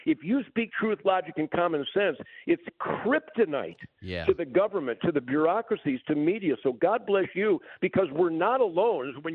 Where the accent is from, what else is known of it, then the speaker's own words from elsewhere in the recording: Detroit, Michigan, United States; As cocky as I am, which is substantial, I'm from Detroit, remember?